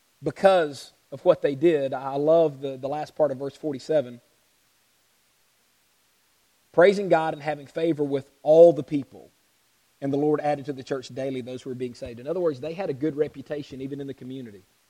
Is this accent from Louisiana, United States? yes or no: yes; Louisiana, United States; also born or lived in Georgia; now in Kentucky, United States; I'm from Georgia, grew up in Louisiana, and Kentucky is wonderful. I love living here